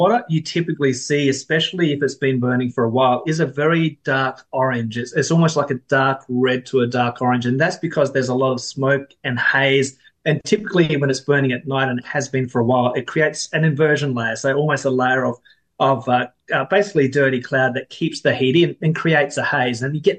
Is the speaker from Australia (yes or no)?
yes; South Australia, Australia; I remember living through a 10-year drought when I was in South Australia through the early thousands, late 90s, through to about 2008, 2009.